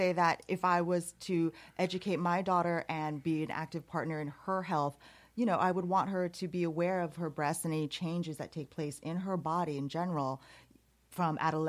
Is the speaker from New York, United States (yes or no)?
yes; New York City, New York, United States; now in Saratoga Springs, United States; I'm originally from New York City.